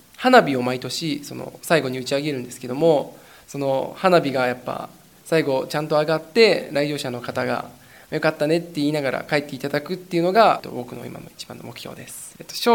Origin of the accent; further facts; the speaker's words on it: Nagoya, Aichi, Japan; now in Fujisawa, Japan; 僕は地元が名古屋だと言ったんですけども、それで上京してきて今湘南台に住んでるんですけども、